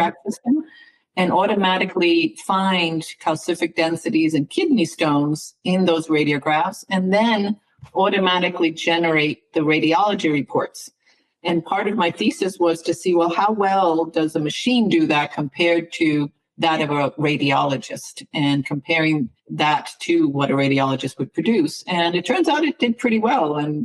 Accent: Morristown, New Jersey, United States; And I'm from Morristown, New Jersey.

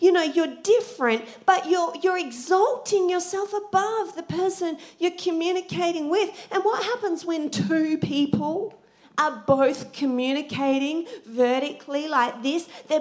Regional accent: Australia; I'm Australian

